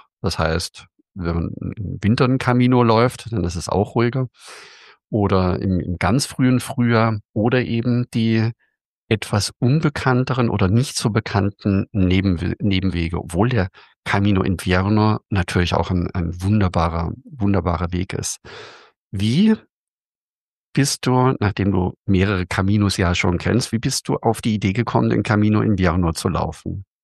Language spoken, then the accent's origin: German; Überlingen, Baden-Württemberg, Germany; Ich komme ja vom Bodensee aus Überlingen und da ist es ähnlich.